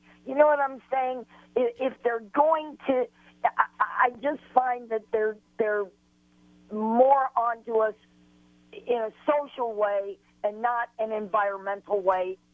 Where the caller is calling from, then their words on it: Missouri, United States; I'm here in southwest Missouri. I'm 100 miles from Tulsa.